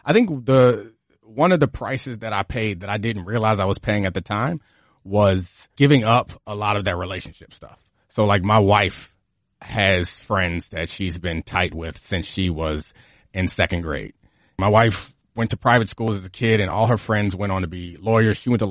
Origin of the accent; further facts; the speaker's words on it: Baltimore, Maryland, United States; signed in Baltimore and went back home and imagined a future where I like led my hometown team to a Super Bowl.